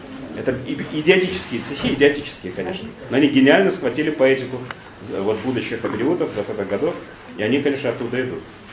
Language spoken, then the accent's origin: Russian; Moscow, Russia; also born or lived in Perm; Я же москвич, просто в эвакуации там была семья, и я там жил до года, по-моему.